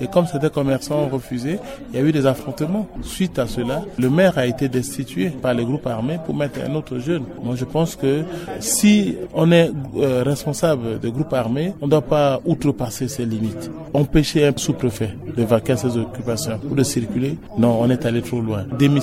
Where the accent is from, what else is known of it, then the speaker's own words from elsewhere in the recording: Central African Republic; Je viens de la Vakaga, à Ouada.